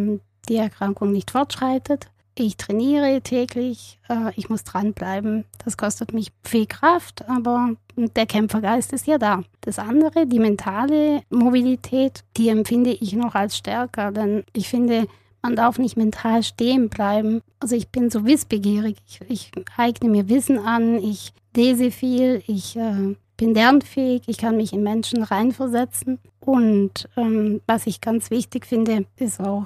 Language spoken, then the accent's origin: German; Sicily, Italy; Ich würde gerne mal in meine Heimat wieder nach Sizilien reisen, meine Familie treffen